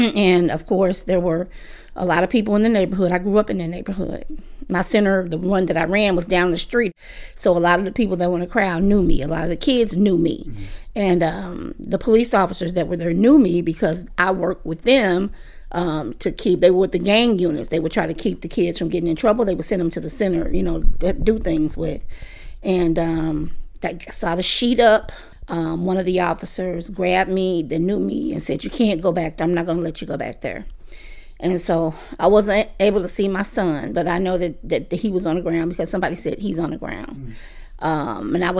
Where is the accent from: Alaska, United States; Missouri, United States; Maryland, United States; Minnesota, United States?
Missouri, United States; St. Louis; I grew up here in St. Louis, Missouri.